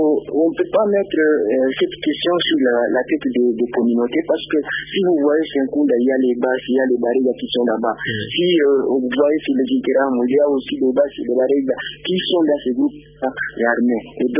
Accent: Bukavu, South Kivu, DR Congo; C'est ça la question ici chez nous à Bukavu, au site Kivu.

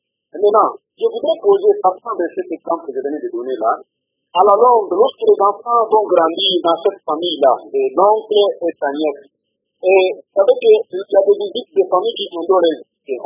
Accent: Katanga, DR Congo; chez nous, au Katanga, effectivement, ici, même à Colosi.

